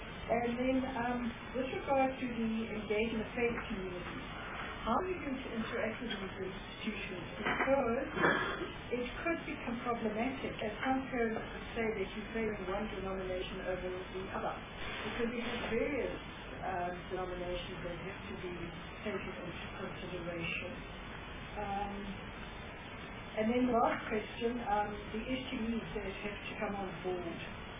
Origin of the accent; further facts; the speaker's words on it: Eastern Cape, South Africa; You know that I'm from Eastern Cape